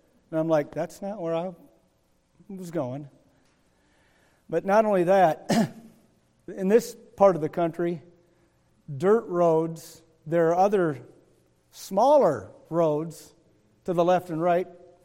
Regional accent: Kingsley, Michigan, United States; I'm 19 years old. I'm from Kingsley.

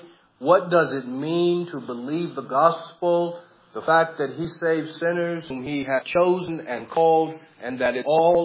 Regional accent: California, United States; I'm an American from California, but I'm your brother in Christ.

